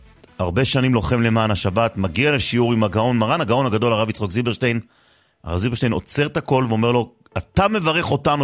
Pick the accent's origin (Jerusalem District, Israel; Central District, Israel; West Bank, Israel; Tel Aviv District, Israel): Jerusalem District, Israel; Jerusalem; אחי, אני ירושלמי